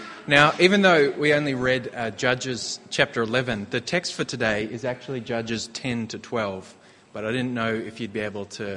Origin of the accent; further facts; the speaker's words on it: Australia; It's, you know, as an Aussie, we're just programmed to shorten the names as much as possible.